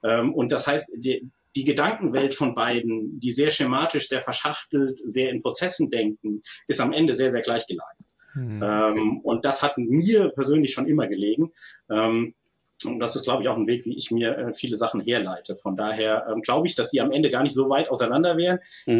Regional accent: Hesse, Germany; ich komme aus der Frankfurter Gegend, ich wollte hier bleiben.

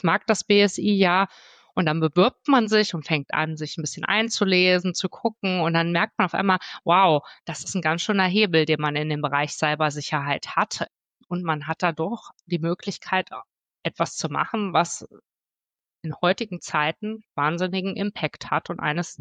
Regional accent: Hesse, Germany; now in Cologne, Germany; wir kommen beide aus Nordhessen

